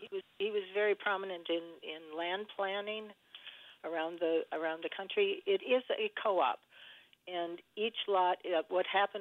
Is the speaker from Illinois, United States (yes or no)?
no; Madison, Wisconsin, United States; now in Sturgeon Bay, United States; I grew up in Crestwood on the west side of Madison.